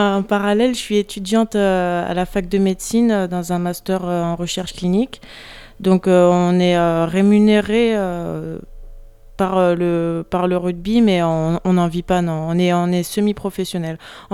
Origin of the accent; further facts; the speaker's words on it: Sainte-Anne, Guadeloupe, France; je suis née à BMEO. Après, la Guadeloupe, c'est très petit. J'ai vécu à Sainte-Anne